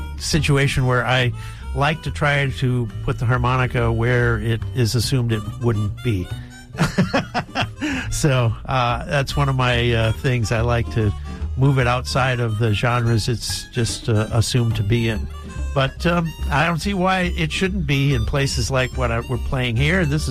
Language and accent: English; Minnesota, United States; This was a group I was in back in my home state of Minnesota, you know.